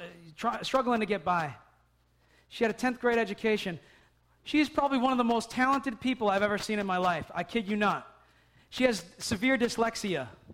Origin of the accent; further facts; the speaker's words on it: New England, United States; We're in New England, Colby, leave me alone. I grew up in New England.